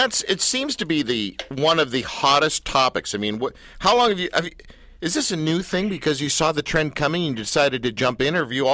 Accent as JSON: {"language": "English", "country": "Canada", "said": "And by the way, I'm Canadian, and I'm also apolitical."}